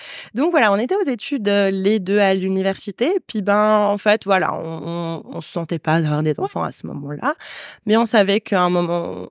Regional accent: Tunisia; moved away as an adult; now in Switzerland; je suis tunisienne, donc je suis venue en Suisse pour faire mes études.

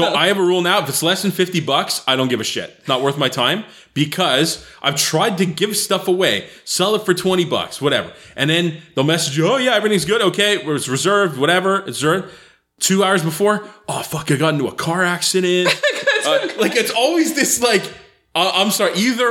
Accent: Montreal, Quebec, Canada; I'm from Montreal. It's fine.

